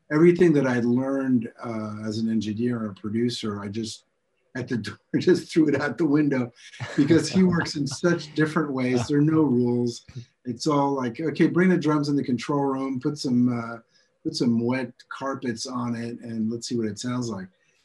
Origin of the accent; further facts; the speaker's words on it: New York, United States; now in France; I'm a New Yorker. I'm used to being able to shop at 3 o'clock in the morning if I want to.